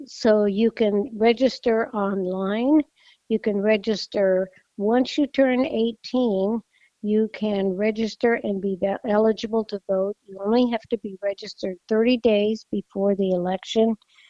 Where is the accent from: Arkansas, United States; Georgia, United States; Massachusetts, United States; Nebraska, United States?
Nebraska, United States; born or raised there